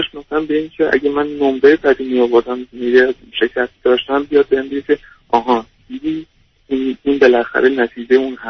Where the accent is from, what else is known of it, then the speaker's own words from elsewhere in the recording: Iran; من یکی از شهر کوچیک ایران بودیم از شهر خودم اومدم بیرون رفتم توی یکی از کلان شهرهای ایران